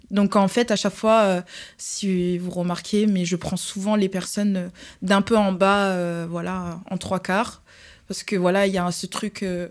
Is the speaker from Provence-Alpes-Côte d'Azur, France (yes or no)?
yes; Marseille, Provence-Alpes-Côte d'Azur, France; Loin de ma famille parce que je viens de Marseille.